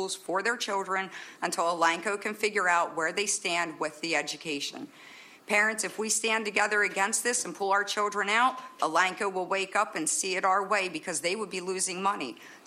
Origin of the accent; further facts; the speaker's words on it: Narvon, Pennsylvania, United States; I'm from Narvon.